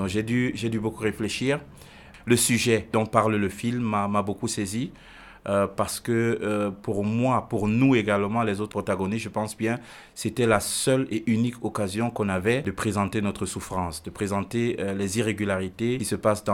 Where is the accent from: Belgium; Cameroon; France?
Cameroon; now in Winterthur, Switzerland; Je suis originaire du Cameroun. Ça fait 6 ans que je vis en Suisse. Plus précisément dans la ville de Winterthur, dans le canton de Zurich.